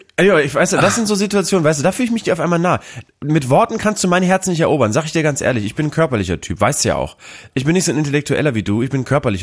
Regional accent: Bremen, Germany; Ich komme ja aus Bremen-Nord

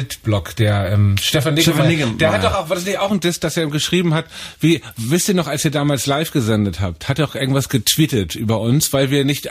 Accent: Hamburg, Germany; ich liebe meine Heimatstadt. Ich mecker gerne über Hamburg, aber auch, weil ich hier aufgewachsen bin

